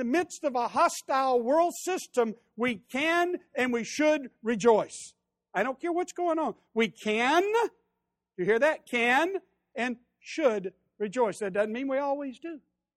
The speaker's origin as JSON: {"language": "English", "region": "the South", "country": "United States", "tie": "born or raised there", "said": "And some of it has to do with the fact that I grew up in the South, where I lived it."}